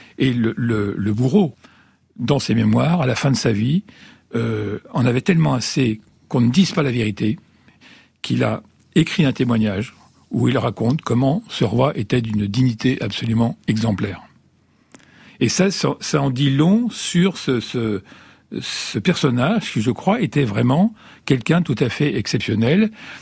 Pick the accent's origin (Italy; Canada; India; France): Italy; je ne suis pas monarchiste, mais je suis italien.